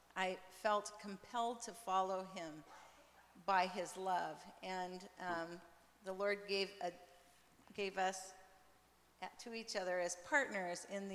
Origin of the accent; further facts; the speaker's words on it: Roseburg, Oregon, United States; moved away as an adult; also born or lived in Zimbabwe / Zambia; I like to say that I was raised in Roseburg, but my kids and I grew up in Africa.